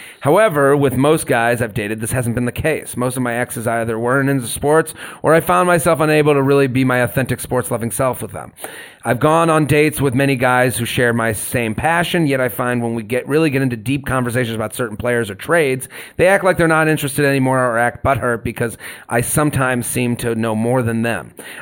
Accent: Boston, Massachusetts, United States; I went to Penn State. I like Penn State football. I'm from Boston. I like all the Boston teams.

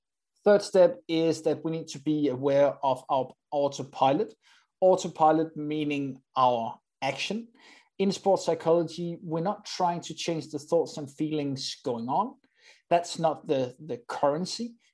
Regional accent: Denmark; So first of all, I'm from Denmark, and here in Denmark, we got a rule

